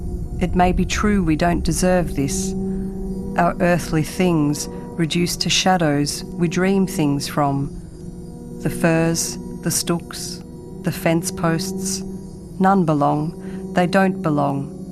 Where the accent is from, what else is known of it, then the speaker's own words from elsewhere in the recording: Australia; I am the child of Finnish migrants, and growing up in Australia rather than Finland, I grew up with a kind of second-hand storied knowledge of my family history.